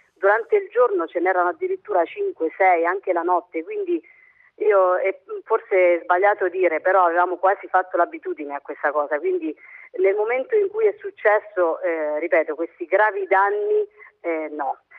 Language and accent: Italian; Abruzzo, Italy; anche noi siamo all'Aquila ormai dal 2007, quindi siamo comunque abruzzesi.